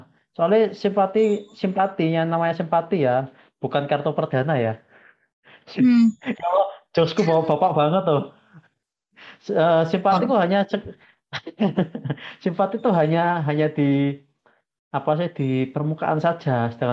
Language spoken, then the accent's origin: Indonesian; Java, Indonesia; Kalau dari sudut pandangku mungkin dulu sebagai orang Jawa ya, sebagai orang Jawa.